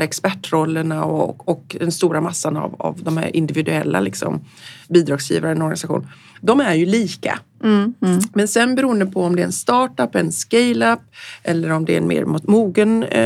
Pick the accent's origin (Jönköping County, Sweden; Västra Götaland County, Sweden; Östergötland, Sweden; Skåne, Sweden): Västra Götaland County, Sweden; Gothenburg; Uppsala andra och Göteborg, min hemstad, tredje hand.